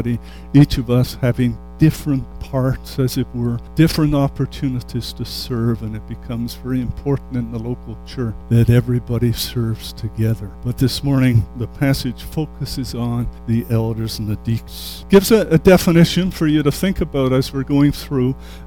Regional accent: England, United Kingdom

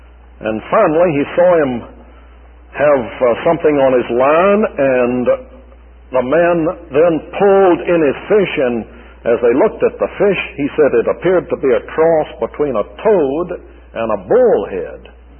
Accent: Charleston, South Carolina, United States; I read an amusing story about a man who was fishing in my hometown of Charleston

